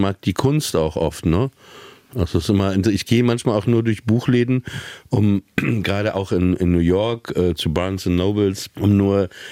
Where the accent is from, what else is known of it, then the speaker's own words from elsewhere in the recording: Papenburg, Lower Saxony, Germany; Ich bin in Papenburg aufgewachsen.